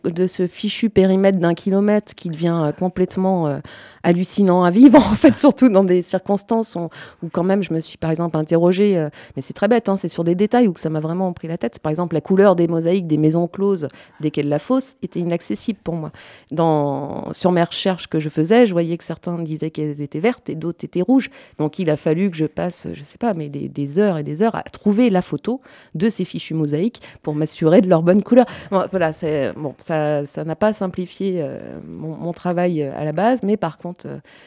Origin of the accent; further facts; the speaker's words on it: Nantes, Pays de la Loire, France; J'ai eu la chance de vivre dans plusieurs quartiers, parce que je suis nantaise d'origine, bien que j'ai quitté la ville pendant quelques années, mais en y revenant, là, j'ai intégré ce quartier